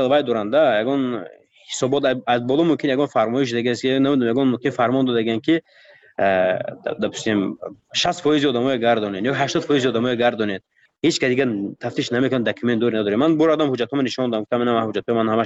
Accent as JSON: {"language": "Persian", "country": "Tajikistan", "said": "من گفتم من تاجیکم گفتم از تاجیکستانم"}